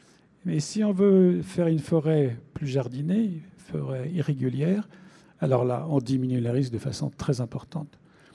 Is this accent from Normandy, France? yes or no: yes; Normandy, France; on est allé faire une tournée en Normandie, qui est ma région d'origine, d'ailleurs.